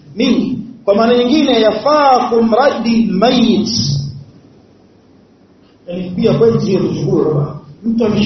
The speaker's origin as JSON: {"language": "Swahili", "region": "Mainland Tanzania", "country": "Tanzania", "said": "sijui huku Zanzibar lakini kule kwetu bara"}